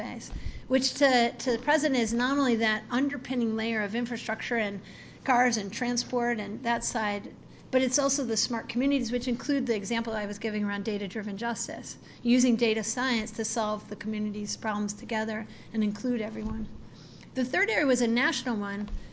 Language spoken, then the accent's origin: English; Buffalo, New York, United States; I was just in Buffalo, New York, my hometown.